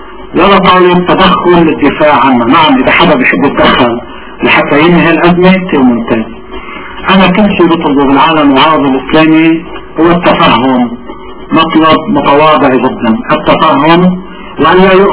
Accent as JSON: {"language": "Arabic", "country": "Lebanon", "said": "وأنا لبناني يبنى لبناني"}